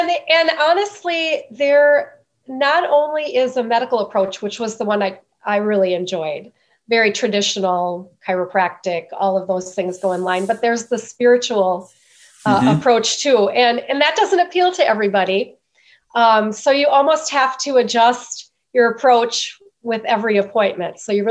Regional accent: Milwaukee, Wisconsin, United States; So actually, I grew up in the city. I'm a city girl, and I grew up in Milwaukee. And I went to the traditional high school, and I grew up taking the city bus.

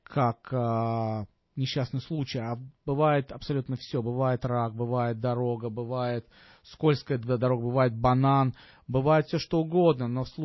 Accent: Russia; moved away; потому что мы приехали из России, зачастую мы не понимаем разницу в страховых продуктах.

